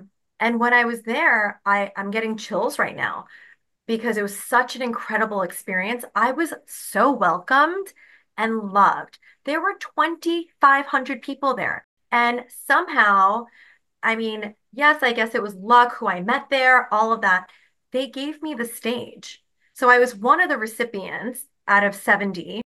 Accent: New York City, New York, United States; Growing up in New York City, I have diverse friends.

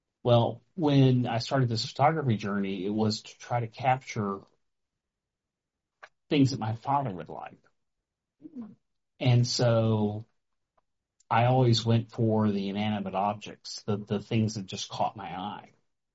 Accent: Texas, United States; I mean, I grew up on the Texas Gulf Coast, and I am the recessive gene of my family, politically and socially, probably.

